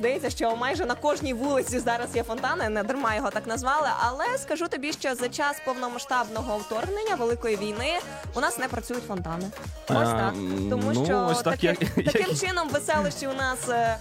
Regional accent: Vinnytsia, Vinnytsia Oblast, Ukraine; то я із Вінниці завжди

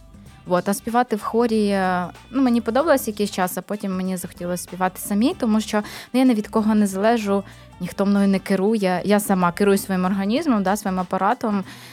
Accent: Chernihiv, Chernihiv Oblast, Ukraine; now in Kyiv, Ukraine; Ну, живу ж я тут. Але родом з Чернігова, так і кажу.

